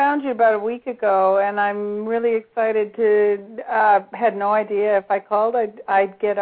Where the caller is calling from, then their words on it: New York, United States; I'm calling from New York State.